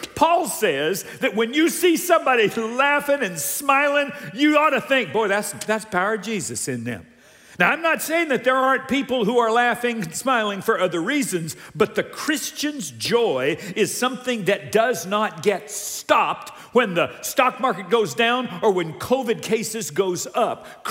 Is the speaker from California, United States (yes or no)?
yes; Downey, California, United States; Some of you know I grew up in Downey, California. Went to elementary school there.